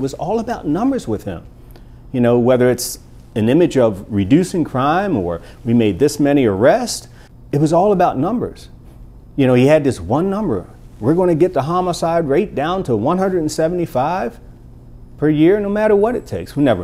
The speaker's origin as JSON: {"language": "English", "town": "Baltimore", "region": "Maryland", "country": "United States", "tie": "born or raised there", "said": "I grew up in Baltimore."}